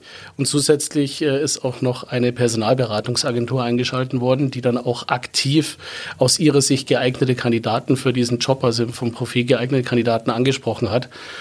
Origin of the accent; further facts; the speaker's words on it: Bavaria, Germany; Es ist bei mir auch heimatnäher, muss ich dazu sagen. Ich komme aus dem Landkreis Landsberg, angrenzender Landkreis hier.